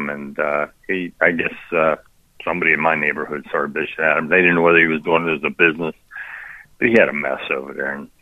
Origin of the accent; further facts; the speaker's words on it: Latrobe, Pennsylvania, United States; because I'm from Latrobe.